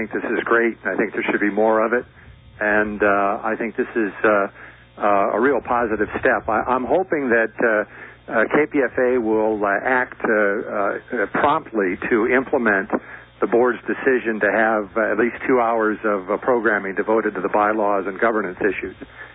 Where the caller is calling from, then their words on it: Palo Alto, California, United States; in Palo Alto.